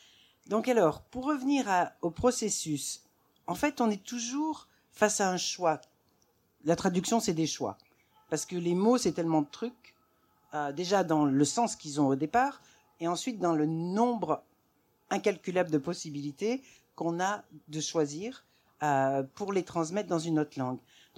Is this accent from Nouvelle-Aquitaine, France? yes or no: no; Auvergne-Rhône-Alpes, France; parce que moi, je suis une Auvergnate, finalement.